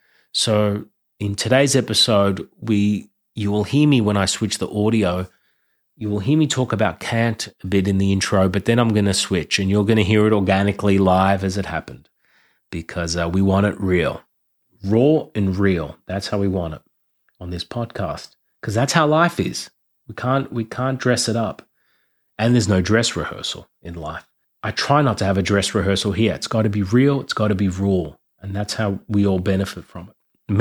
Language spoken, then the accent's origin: English; Australia; now in Finland; I'm from Australia. I've moved to Finland.